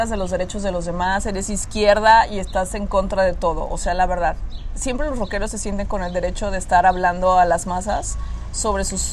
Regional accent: Tijuana, Baja California, Mexico; born there; Yo nací en Tijuana, de hecho, pero bueno, eso no importa.

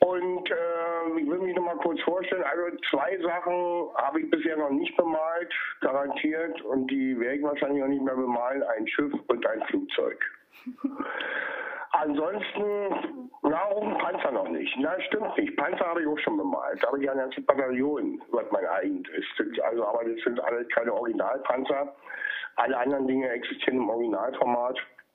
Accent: Berlin, Germany; Meine Geburtsstadt Berlin hatte damals noch keine Mauer, bin aber im Ostteil der Stadt geboren, in Friedrichshain.

